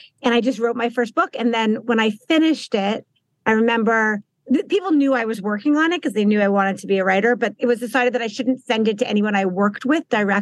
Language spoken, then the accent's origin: English; Canada; I'm Canadian.